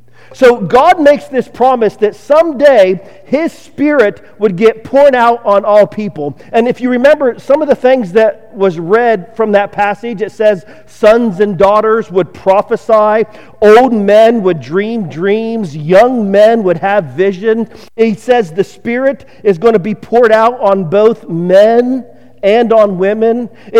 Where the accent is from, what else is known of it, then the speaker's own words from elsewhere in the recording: Ohio, United States; moved away as an adult; now in Lodi, United States; I'm originally from Ohio, on the right coast, but I've been over here on the wrong coast now for like 14 years. I mean, I got out of the Army in 2012, got stuck in Lodi, I just haven't left